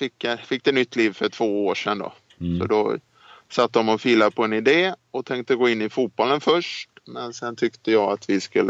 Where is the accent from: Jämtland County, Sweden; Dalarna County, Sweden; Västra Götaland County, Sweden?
Västra Götaland County, Sweden; Skövde; also born or lived in Mallorca; Just nu så bor vi i Skövde. Mm. Så vi flyttade hem i somras. Vi bodde 2 år på Mallorca. Och nu är vi hemma i Skövde här.